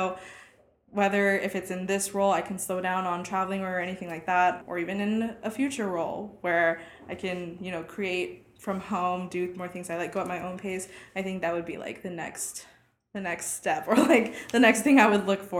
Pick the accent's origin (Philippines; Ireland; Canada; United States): Philippines; I'm Filipino, and you know, my parents saw success